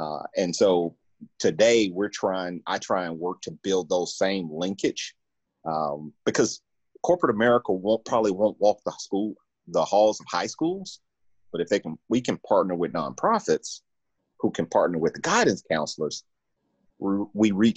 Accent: Memphis, Tennessee, United States; Yeah, so I actually born and raised in Memphis, Tennessee. Two blue collar parents, both grew up, working 2-3 jobs, helping make ends meet.

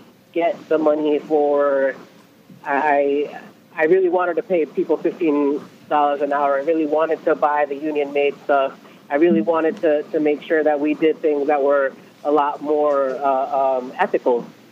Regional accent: Newark, New Jersey, United States; also born or lived in Brooklyn; I am a leftist. I'm a revolutionary. I was born in Brooklyn. I grew up in Newark, and I'm a people's lawyer.

